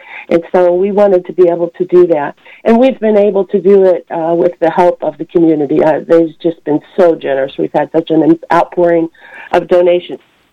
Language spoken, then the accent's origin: English; Topeka, Kansas, United States; I am from Topeka, and there's a church here in Topeka that has one.